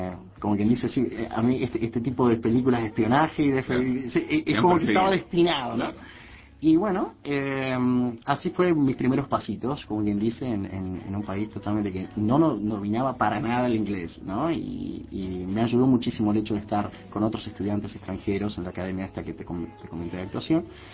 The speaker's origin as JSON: {"language": "Spanish", "country": "Uruguay", "moved": "as an adult", "lives_now": "United States", "said": "Y ya hace casi 10 años se van a cumplir de que me fui de acá de Uruguay."}